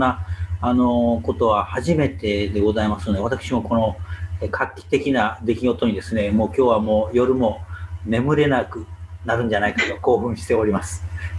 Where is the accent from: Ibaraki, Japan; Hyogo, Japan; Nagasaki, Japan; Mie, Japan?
Hyogo, Japan; Tamba; 森重さんも私もですね実は丹波市、兵庫県の丹波市ってところが出身なんですけども